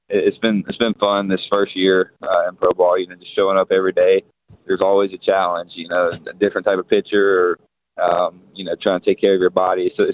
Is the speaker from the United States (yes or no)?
yes; Jackson, Mississippi, United States; No, I'm from the Jackson area.